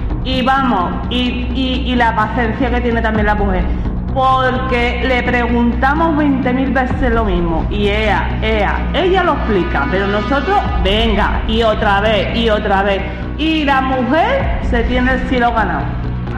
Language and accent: Spanish; Lepe, Andalusia, Spain; Yo soy de Lepe.